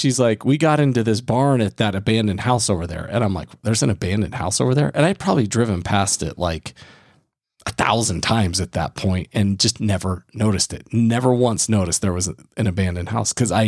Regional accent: Ames, Iowa, United States; That's like growing up outside of Ames, Iowa.

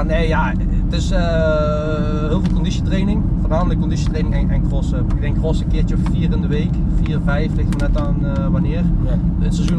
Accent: Netherlands; Kijk, ik ben Nederlander en in Nederland heb je bijna alleen maar zand.

